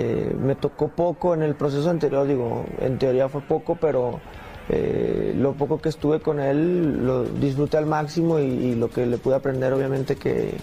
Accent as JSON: {"language": "Spanish", "country": "Mexico"}